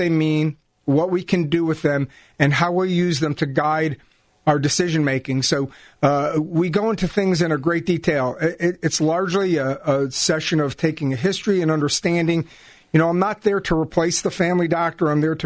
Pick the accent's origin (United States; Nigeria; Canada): United States; Connecticut; I grew up in Connecticut, and I have a degree from Yale University, and ultimately I went to a medical school in Cincinnati, Ohio, where I got an MD back in the early 80s.